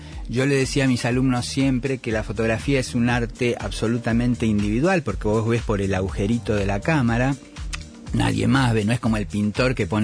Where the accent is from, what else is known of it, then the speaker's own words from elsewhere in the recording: Caballito, Buenos Aires, Argentina; yo nací en Caballito, al lado de la cancha, y hice toda mi infancia y adolescencia en Ferro